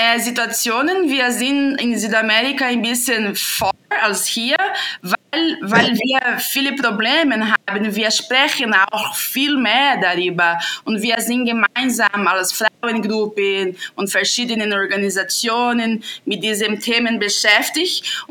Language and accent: German; Paraná, Brazil; German is a second language; now in Germany; Ja, ich komme aus Südbrasilien, aus Bundesstaat Paraná.